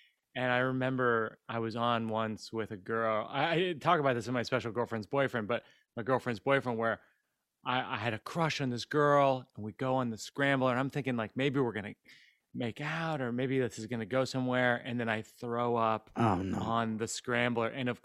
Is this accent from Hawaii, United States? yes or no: no; Massachusetts, United States; So I grew up in Central Mass, Massachusetts.